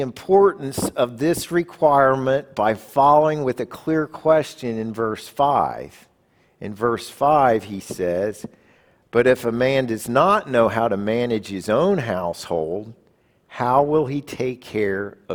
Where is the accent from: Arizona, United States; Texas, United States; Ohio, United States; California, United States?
Ohio, United States; Columbus; also born or lived in New Jersey; Growing up in Columbus, Ohio, and then moving to New Jersey, living close to the Jersey Shore, we often went down to the beach.